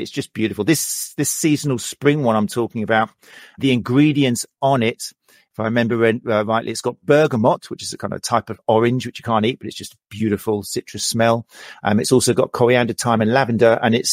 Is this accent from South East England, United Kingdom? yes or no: yes; Brighton, South East England, United Kingdom; It's not just because they're in Brighton, which is my hometown.